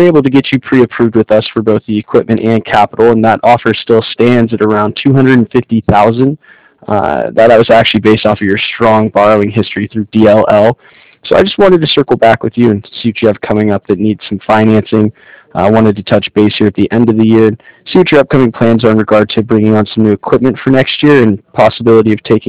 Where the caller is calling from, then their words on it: Cardiff, Wales, United Kingdom; I'm calling here from Cardiff.